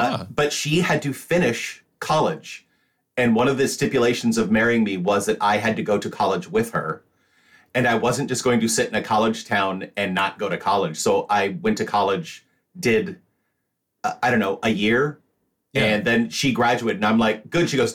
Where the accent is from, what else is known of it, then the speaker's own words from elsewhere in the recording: Washington, United States; I am a Washingtonian, meaning that I grew up in outside Seattle, was born in the Puget Sound area